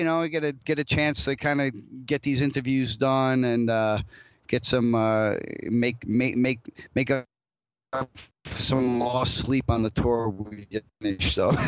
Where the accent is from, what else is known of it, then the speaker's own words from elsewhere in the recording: Yonkers, New York, United States; now in Rochester, United States; Yeah, actually, I'm upstate now, but I'm originally from Yonkers, which is about 15 minutes from Manhattan.